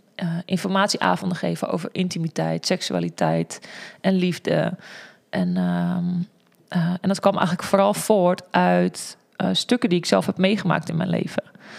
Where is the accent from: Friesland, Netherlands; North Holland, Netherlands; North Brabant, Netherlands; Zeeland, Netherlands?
North Holland, Netherlands; Egmond aan Zee; Ik woon in Alkmaar. Ik kom uit Egmond aan Zee. Daar ben ik opgegroeid.